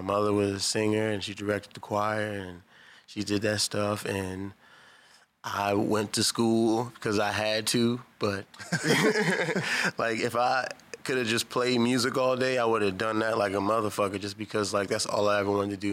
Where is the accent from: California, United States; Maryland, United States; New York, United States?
Maryland, United States; Baltimore; I'm from here. Born and raised Baltimore, Maryland. All my life.